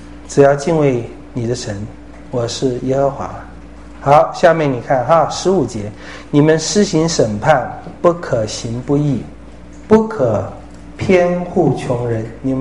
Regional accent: China; 我们中国人这太多了，好得很，不需要再有这些了。

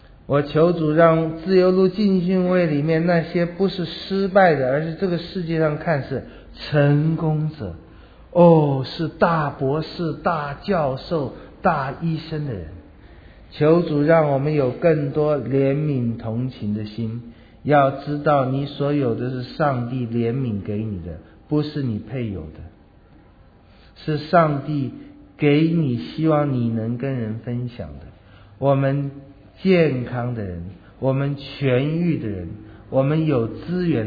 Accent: China; 我们中国人讲三不朽，有几个人能够立德立功立言，

